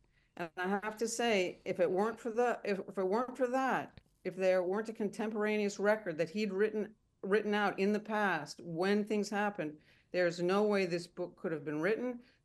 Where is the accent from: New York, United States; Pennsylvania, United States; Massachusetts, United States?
Massachusetts, United States; Belmont; I grew up in Belmont, as you said, and Belmont actually has quite a large Mormon community.